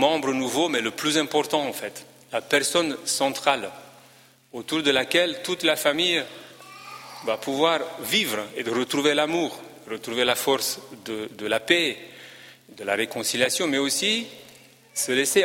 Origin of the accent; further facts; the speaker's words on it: Romania; Moi, quand j'entends en tant que Roumain l'expression